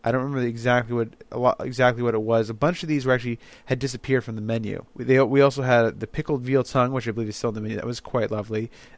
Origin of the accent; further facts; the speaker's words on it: New Jersey, United States; I love the Giants and everything. I'm from Jersey.